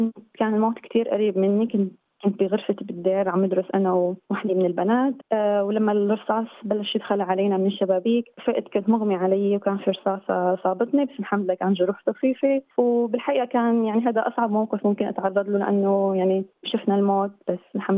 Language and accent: Arabic; Syria; moved away as an adult; now in Australia; طلعت من سوريا على لبنان، من لبنان على أربيل، ومن أربيل قدرت أني أحصل على فيزا الهيمدرانيا فيزا وإقامة دائمة لأستراليا، وصلت أستراليا بنوفمبر 2017.